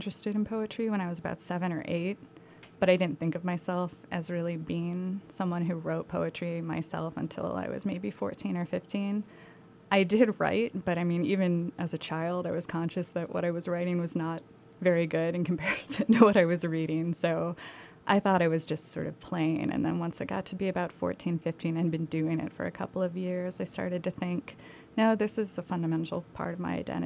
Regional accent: Rust Belt, United States; I grew up in the Rust Belt

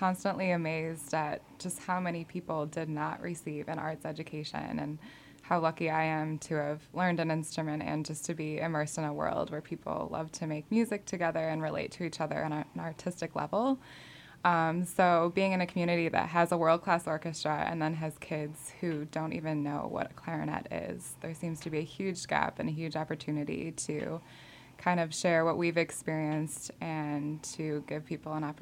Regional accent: East Lansing, Michigan, United States; moved away as an adult; now in Cleveland, United States; I am originally from Michigan, grew up in East Lansing, and moved down to Cleveland to attend the Cleveland Institute of Music, and I've been living there for 5 years

